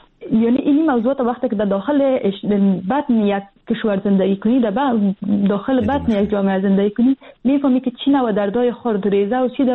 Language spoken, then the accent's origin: Persian; Afghanistan; من خانمای فعال از افغانستان هستم